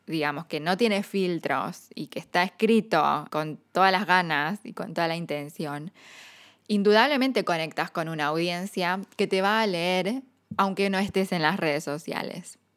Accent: United States; first language English; Spanish is a second language; Yo crecí en Estados Unidos, creo que nunca lo dije, pero bueno, es como que inglés es casi mi lengua materna, porque es la lengua en la que yo aprendí a hablar.

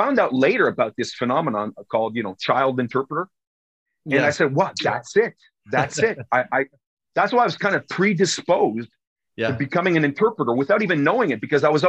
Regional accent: Toronto, Ontario, Canada; born there; I was born in Toronto. Okay. My parents are both French Canadians. My father had a business in Toronto for a few years. So I was born there.

